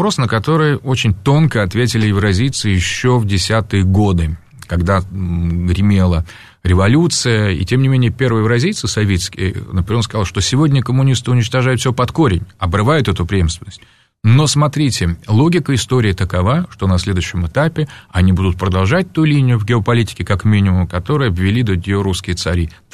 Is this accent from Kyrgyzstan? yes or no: no; Moscow, Russia; я, кстати, там вырос на Войковской